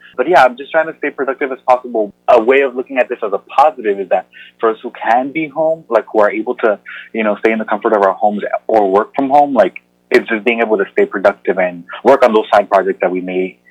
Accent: New York, United States; being born and raised in New York, I'm so used to like getting on the train, being on the go

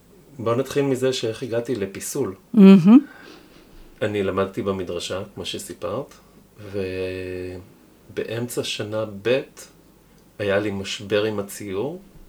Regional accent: Ramat HaSharon, Tel Aviv District, Israel; אני גדלתי ברמת השרון

